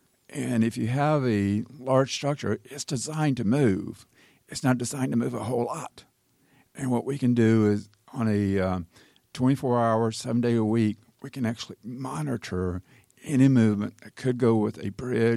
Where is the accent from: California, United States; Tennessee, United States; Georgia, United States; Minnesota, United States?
Tennessee, United States; Nashville; when we were growing up in Nashville, you couldn't throw a baseball, and I had a subdivision going up.